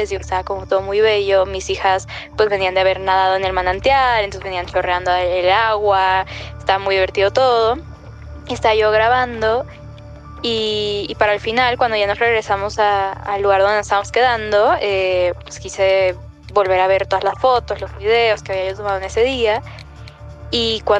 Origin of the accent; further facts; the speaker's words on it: Lima, Peru; yo soy de Lima, Perú